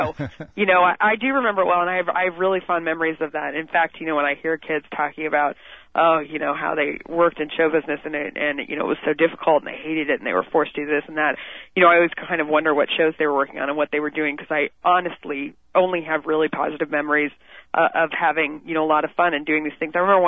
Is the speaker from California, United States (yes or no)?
yes; Los Angeles, California, United States; When you grow up in L.A. or anywhere around L.A., and I'm from the Valley, the Valley girl